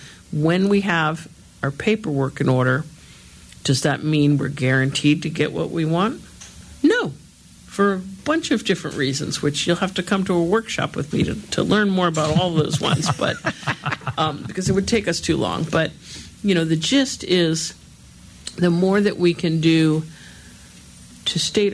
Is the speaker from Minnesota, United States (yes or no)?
no; New Jersey, United States; Because I grew up in New Jersey, right in the county next door to where the Karen Ann Quinlan case was unfolding in the news every night.